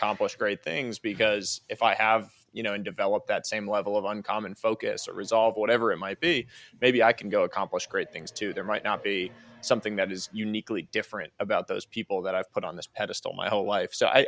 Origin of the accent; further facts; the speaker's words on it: Boston, Massachusetts, United States; I'm a Boston guy, so I have to ask you about this. I grew up in Boston and cheering for the Patriots